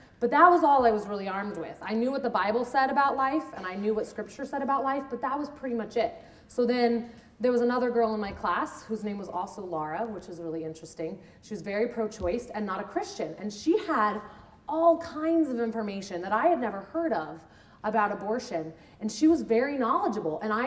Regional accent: Giddings, Texas, United States; I grew up in Giddings, Texas, a very small town between Houston and Austin. There were no abortion clinics.

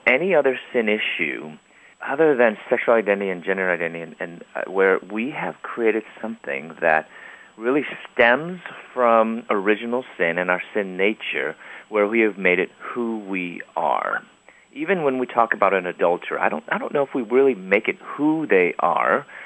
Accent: Chicago, Illinois, United States; I applied to Moody Bible Institute here in Chicago, my hometown, and I applied while I was in prison.

